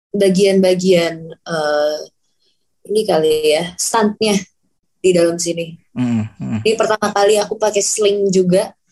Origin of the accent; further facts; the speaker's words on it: Indonesia; kita kan orang Indo